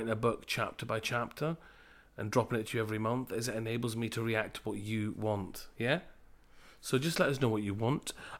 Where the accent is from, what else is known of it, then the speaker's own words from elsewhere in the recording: Glasgow, Scotland, United Kingdom; So, I grew up on the Great Western Road in Glasgow.